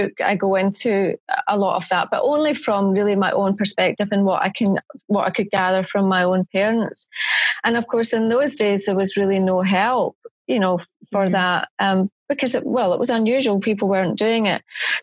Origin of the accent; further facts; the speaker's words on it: Scotland, United Kingdom; I'm Scottish. very defensive about being Scottish.